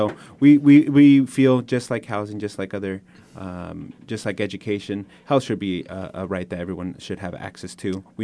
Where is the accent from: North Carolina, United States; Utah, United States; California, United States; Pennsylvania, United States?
California, United States; Santa Barbara; Yeah, I'm native of Santa Barbara.